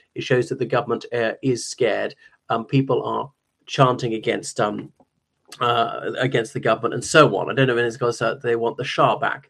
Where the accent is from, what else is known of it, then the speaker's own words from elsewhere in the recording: Ireland; from Ireland.